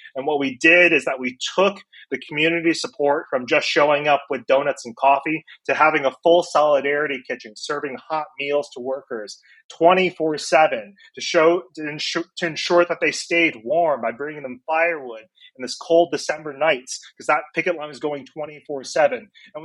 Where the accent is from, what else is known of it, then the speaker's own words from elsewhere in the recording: Iowa, United States; I myself flew back to my hometown in Iowa to connect with John Deere workers who are on strike